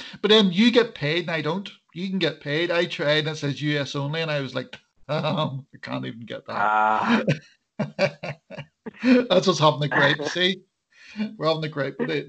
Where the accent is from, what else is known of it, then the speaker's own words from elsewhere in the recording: Northern Ireland, United Kingdom; accent: Northern Irish; I heard one of them mocking my Northern Ireland accent